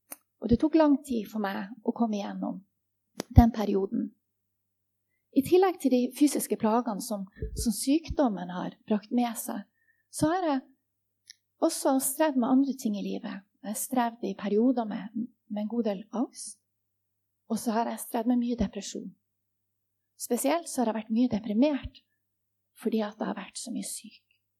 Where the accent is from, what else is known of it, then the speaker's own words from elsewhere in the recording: Tromsø, Troms, Norway; er 44 år, og så, som dere hører, så er jeg ikke herifra. Jeg kommer litt lenger nordifra, sånn som Astrid også røpte til å begynne med. Jeg kommer ifra Tromsø.